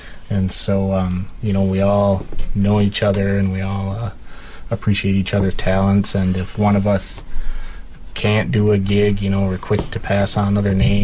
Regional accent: Minnesota, United States; I grew up in Minnesota, and I went to college in Mankato, Minnesota.

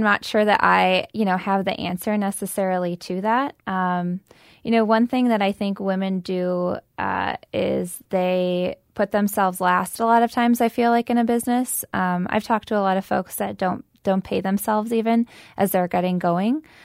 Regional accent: Eau Claire, Wisconsin, United States; You know, I'm from Eau Claire, and so it's my hometown, it's my home base

